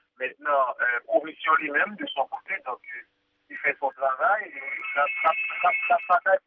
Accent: France; Comme on vient de France, on s'en souvient

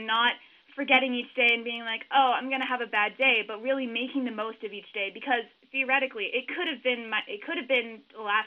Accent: Denver, Colorado, United States; I am from Denver, Colorado.

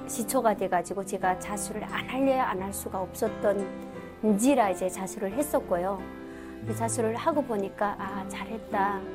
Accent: North Korea; now in South Korea; 나는 북한 사람이다. 나 이래 이래서 왔다

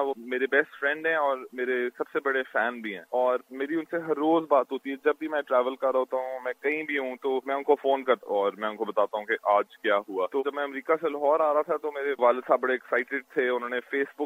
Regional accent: Pakistan; moved away as an adult; now in United States; میں ادھر امریکہ میں، میرے پاس ایک موٹر سائیکل تھا، اور میں ٹورس پہ جاتا تھا، لوگوں کو ملتا تھا

